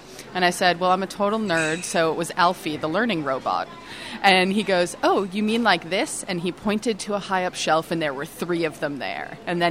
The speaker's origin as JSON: {"language": "English", "town": "Brockton", "region": "Massachusetts", "country": "United States", "tie": "born or raised there", "said": "I went to the local art museum in my hometown, Brockton, Massachusetts, and I met a curator."}